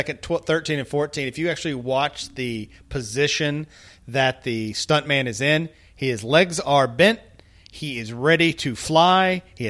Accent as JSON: {"language": "English", "region": "the South", "country": "United States", "said": "as a Southerner, I have felt like I was like, well, let's do it in my accent."}